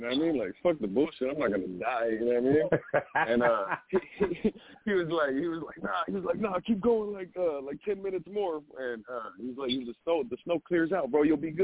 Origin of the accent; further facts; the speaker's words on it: San Diego, California, United States; That I'm from San Diego, dog. I don't have snow out here